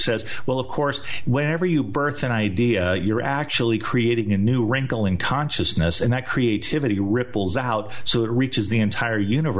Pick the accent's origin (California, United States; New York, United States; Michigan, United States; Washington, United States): California, United States; Fullerton; That was my station growing up. I grew up in Fullerton, California